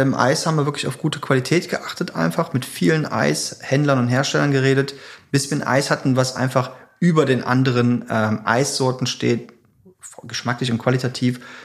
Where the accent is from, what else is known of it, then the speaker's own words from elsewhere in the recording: Bergheim, North Rhine-Westphalia, Germany; Ja, ich komme aus Bergheim, ich zähle mich mal dazu.